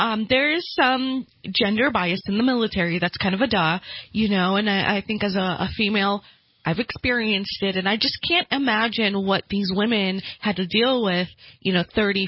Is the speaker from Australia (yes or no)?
no; Brazil; now in United States; I'm foreign born. Okay, I'm technically Hispanic, even though I'm from Brazil.